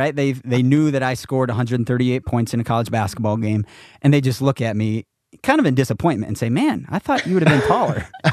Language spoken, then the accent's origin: English; Wisconsin, United States; And I went to college in Iowa. And about 3 years ago, I moved back to Wisconsin to my hometown and got connected with Discover Wisconsin